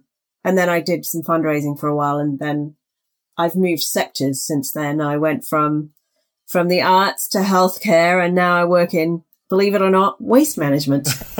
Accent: Wimbledon, London, United Kingdom; accent: South London; also born or lived in Reading / Warwickshire; now in Canada; I went to school in the UK, and I ended up with, I guess, a South London accent because I grew up in Wimbledon.

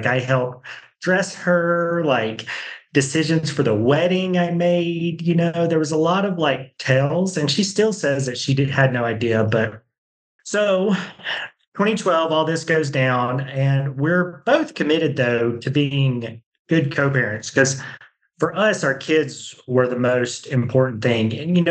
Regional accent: Alabama, United States; And I grew up in Alabama originally.

